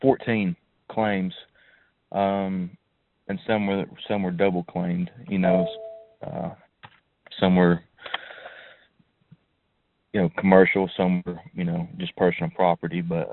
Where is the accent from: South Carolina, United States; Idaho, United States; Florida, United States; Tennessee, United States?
Tennessee, United States; Hamblin; I was born and raised in Hamblin, which is about 25 miles from the Smoky Mountains. It's in the valley. But we grew up in those mountains all of our lives.